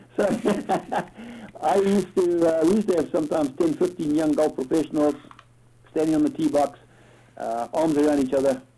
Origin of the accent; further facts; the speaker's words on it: Zambia; growing up in Central Africa in a place called Zambia. Used to be called Northern Rhodesia.